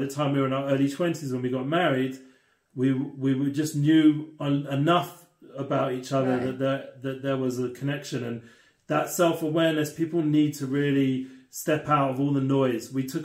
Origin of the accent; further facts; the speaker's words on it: England, United Kingdom; I'm coming from England, a bit more like cold-hearted